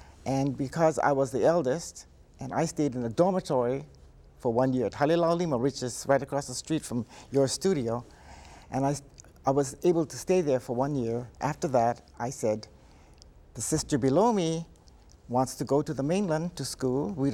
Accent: Hilo, Hawaii, United States; So growing up in Hilo was nice.

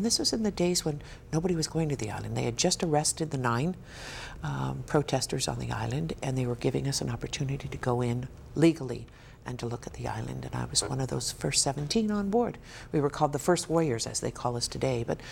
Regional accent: Foster Village, Hawaii, United States; now in Hilo, United States; I grew up on Oahu in a rural area right across from Radford High School in a little village called Foster Village.

